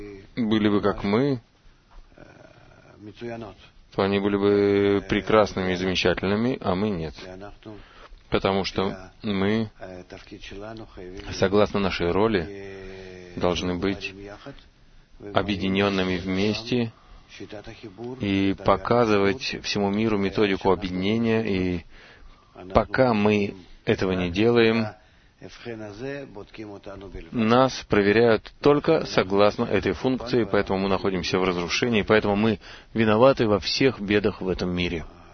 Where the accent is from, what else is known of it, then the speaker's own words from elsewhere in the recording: Givat Shmuel, Central District, Israel; Я из Гивад Шмуэля.